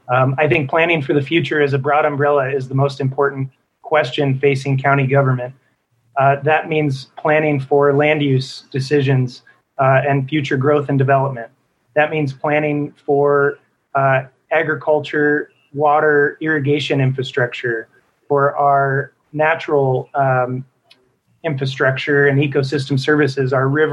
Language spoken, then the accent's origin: English; Montana, United States; I grew up here in the Gallatin Valley, went through, did all my schooling here from Hawthorne to Sacagawea to Bozeman High, went to college at the University of Montana